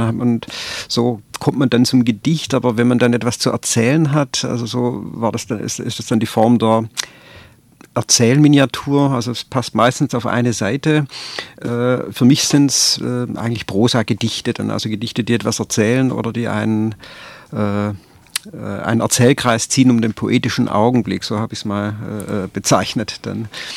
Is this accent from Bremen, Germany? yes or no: no; Bierlingen, Baden-Württemberg, Germany; born there; so in der Region, im Neckartal, also ich bin in Bierlingen geboren dann und von dort habe ich meinen Radius erweitert.